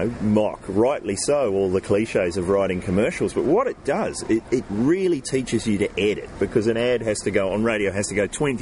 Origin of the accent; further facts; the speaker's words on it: New Zealand; accent: New Zealand; Because my accent was so thick, my New Zealand accent